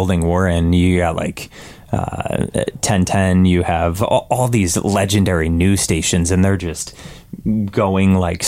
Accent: Connecticut, United States; So I grew up in Southern Connecticut, you know, listening to Howard Stern, Elvis, Wendy, Star and Buck Wild, Angie Martinez.

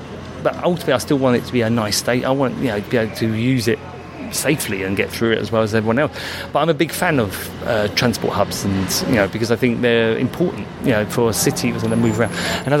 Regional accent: Peckham, London, United Kingdom; And I come from Peckham.

